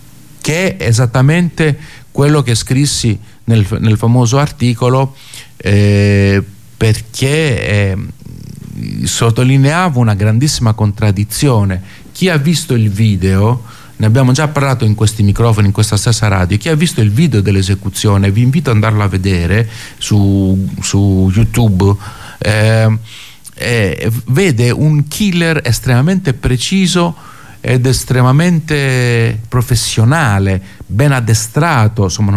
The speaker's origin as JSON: {"language": "Italian", "country": "Greece", "second_language": "Italian", "said": "io conoscendo un po' il mio paese"}